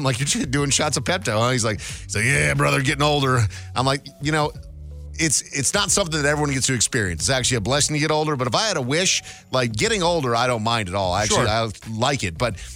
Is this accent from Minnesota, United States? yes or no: yes; Minnesota, United States; Growing up in Minnesota, obviously the lakes freeze over, but they're not always fully frozen over.